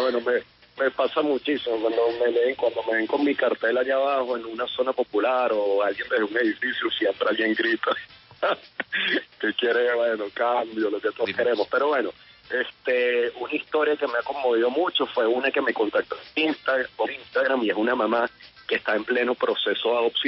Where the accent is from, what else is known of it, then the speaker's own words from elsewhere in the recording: Venezuela; now in Caracas, Venezuela; Soy un venezolano viviendo en Venezuela, que eso es algo extraño en estos tiempos, ¿no?